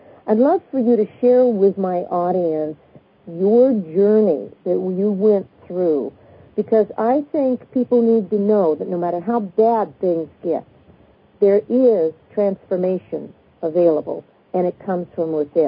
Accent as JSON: {"language": "English", "region": "Pacific Northwest", "country": "United States", "said": "Of course, I'm from the Northwest, so anything above 70 is hot."}